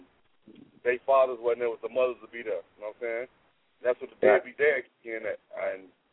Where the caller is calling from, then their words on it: Rock Island, Illinois, United States; I'm calling from Rock Island right now.